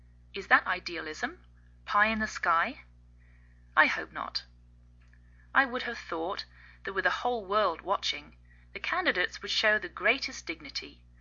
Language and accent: English; England, United Kingdom; now in United States; I'm English, and I live in the northwest of the United States.